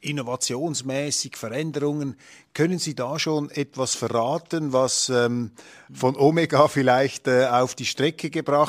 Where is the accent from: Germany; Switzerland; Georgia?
Switzerland; La Chaux-de-Fonds, Neuchâtel; Also wir kommen aus La Chaux-de-Fonds. Das sind Gebiete für jetzt alle, die die Schweiz nicht so gut kennen.